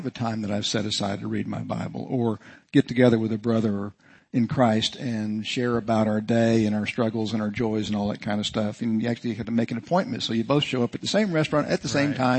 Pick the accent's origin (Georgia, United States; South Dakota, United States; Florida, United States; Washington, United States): Florida, United States; Miami; I grew up in Miami. We used to spend a lot of time out in the boat.